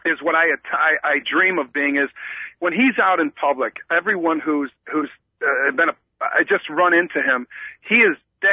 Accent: Chicago, Illinois, United States; I'm from Chicago, and I get to play against the 85 Bears.

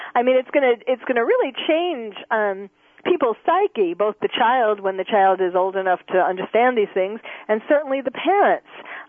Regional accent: New York, United States; Well, you know, okay, when I was growing up in New York, people used to get, myself included, measles, mumps, chickenpox.

